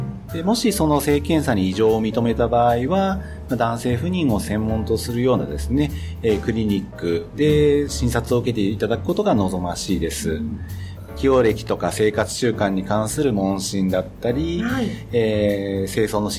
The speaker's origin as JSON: {"language": "Japanese", "town": "Nishitokyo", "region": "Tokyo", "country": "Japan", "tie": "born or raised there", "said": "私の出身は FM 西東京のスタジオがある西東京市で、幼少期から大学時代までこの西東京で過ごしました。"}